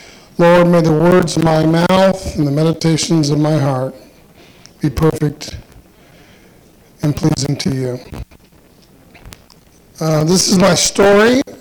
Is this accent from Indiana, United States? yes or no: yes; Carmel, Indiana, United States; I'm 59 years old. I was born in 1957. I grew up in Carmel, Indiana, and I graduated from Carmel High School in 1976.